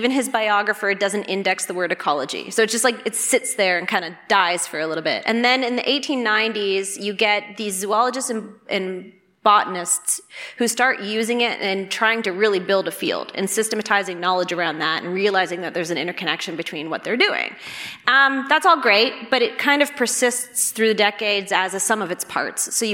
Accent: Canada; where I'm Canadian, and you had a town called Sudbury

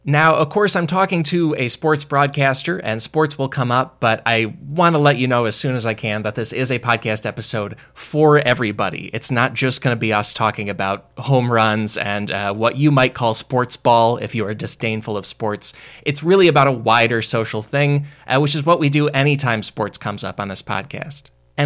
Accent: Illinois, United States; We are both lifelong fans of the Chicago White Sox. We're both from the Chicagoland region.

